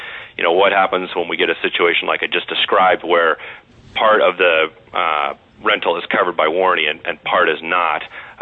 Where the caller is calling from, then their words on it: Fairbanks, Alaska, United States; I'm legislative director of the Alaska Auto Dealers Association, and I'm calling from Fairbanks.